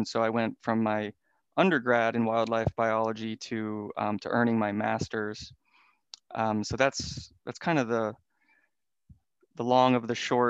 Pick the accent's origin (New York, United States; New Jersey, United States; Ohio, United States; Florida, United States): New Jersey, United States; I think from the time I was a young kid growing up in New Jersey, I was fortunate enough to have a family who was interested in getting us kids outside